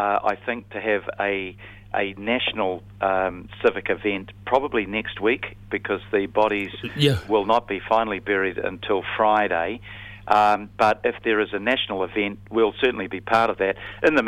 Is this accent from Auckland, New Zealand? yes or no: yes; Auckland, New Zealand; that does make you feel good as an Aucklander and as a New Zealander.